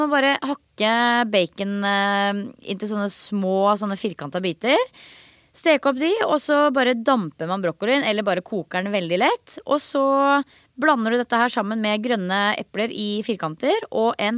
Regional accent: Skien, Telemark, Norway; jeg kom fra Skien og hun bodde i Tønsberg

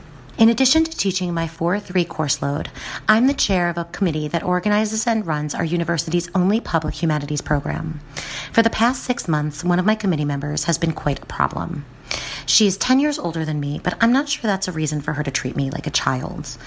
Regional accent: New Jersey, United States; I'm from New Jersey, which means I can yell and get loud

